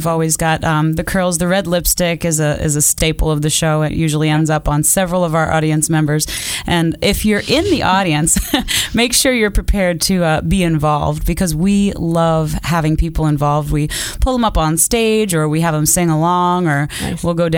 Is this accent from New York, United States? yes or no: no; Winston-Salem, North Carolina, United States; I'm from Winston-Salem, North Carolina.